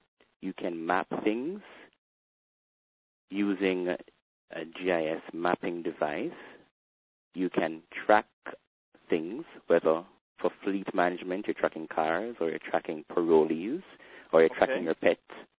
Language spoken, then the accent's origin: English; Spanish Town, Saint Catherine, Jamaica; also born or lived in St. Andrew / Kingston; now in Old Harbour, Jamaica; Well, Chris, I was born in St. Andrew, the Nuttall Hospital, and I grew up in Spanish Town. I spent my childhood in Spanish Town.